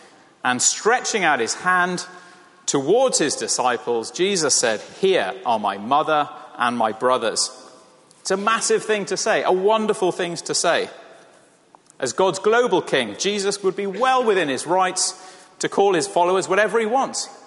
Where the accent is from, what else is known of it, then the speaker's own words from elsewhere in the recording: Wales, United Kingdom; I grew up in Wales and spent a fair bit of time running around trying to gather sheep or bullocks for my uncle.